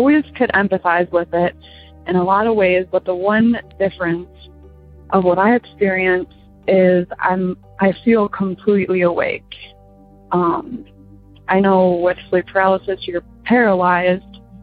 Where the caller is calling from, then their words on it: Michigan, United States; I'm calling from Michigan.